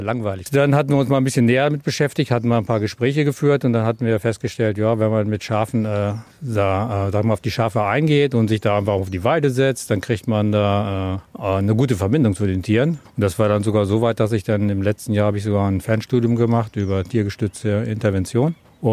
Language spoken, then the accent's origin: German; Northern Germany, Germany; es geht auch ein bisschen entspannter als bei uns in Norddeutschland